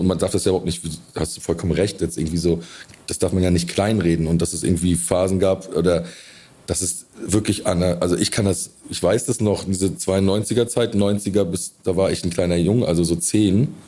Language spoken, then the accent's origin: German; Rostock, Mecklenburg-Vorpommern, Germany; bei uns in Rostock gab es halt viele Kids, wo die Eltern Seemänner waren.